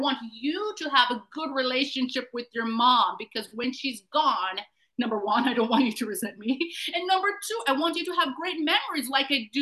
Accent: Jamaica; growing up in my culture as a Jamaican, we were taught to respect elderly.

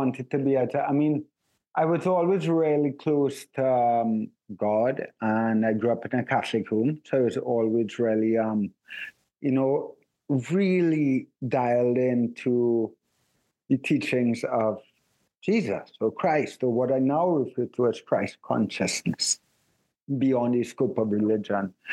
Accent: Trinidad & Tobago; born there; accent: Trinidadian; Sorry, I said that really fast with a Trinidadian accent. I was born in Trinidad.

